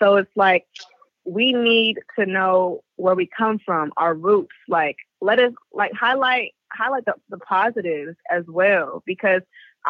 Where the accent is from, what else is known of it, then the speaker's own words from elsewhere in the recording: California, United States; and I'm from the Bay, so the H is hyphy